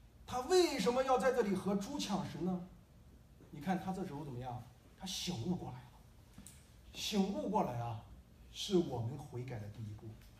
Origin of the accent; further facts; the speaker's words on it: China; 我们中国人其实在这一个文化中，父母和儿女的文化中，其实有点和以色列的文化很接近